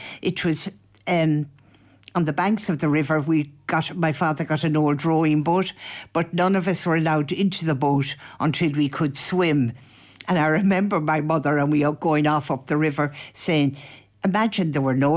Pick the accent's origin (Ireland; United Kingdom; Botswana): Ireland; Athlone, Leinster; born there; therefore I was born in Athlone.